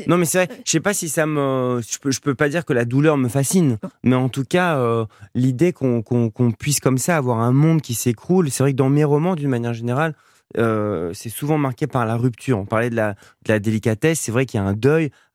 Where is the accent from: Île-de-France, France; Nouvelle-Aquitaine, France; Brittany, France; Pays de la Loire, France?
Île-de-France, France; Paris; Mes grands-parents étaient à Perpignan, mais c'est vrai que voilà, moi, je suis né à Paris, j'ai toujours vécu.